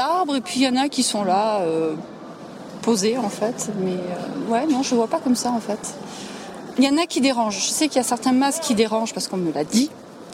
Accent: Sisteron, Provence-Alpes-Côte d'Azur, France; Je suis d'ici, je suis de Sisteron.

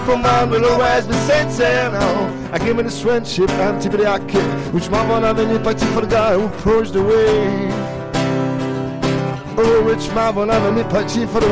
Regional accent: Digne, Provence-Alpes-Côte d'Azur, France; Moi le premier, quand j'étais jeune ici à Digne

